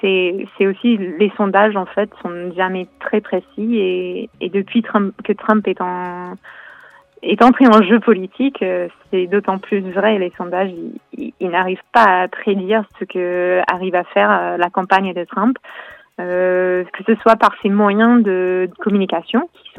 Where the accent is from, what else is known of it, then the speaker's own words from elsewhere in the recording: Texas, United States; French is a second language; je viens de l'État de Texas, qui est un État plutôt de droite